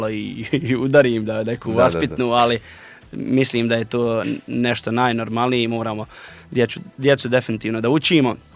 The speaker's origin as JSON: {"language": "Bosnian", "town": "Zenica", "region": "Federation of Bosnia and Herzegovina", "country": "Bosnia & Herzegovina", "said": "Pa, s obzirom da sam ja bio dio toga dole, iz Zenice sam"}